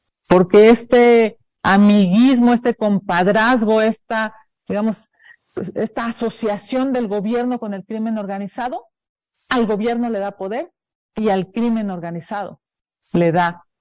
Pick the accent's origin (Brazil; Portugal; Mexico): Mexico; son iniciativas que nos deberían de preocupar como mexicanos